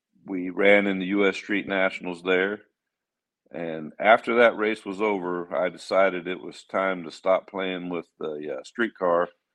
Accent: St. Charles, Missouri, United States; We came from St. Charles, Missouri, which is one of the hot rod capitals of America.

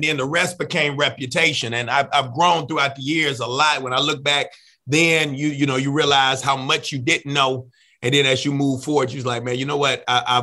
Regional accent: Alabama, United States; And so I'm from Alabama

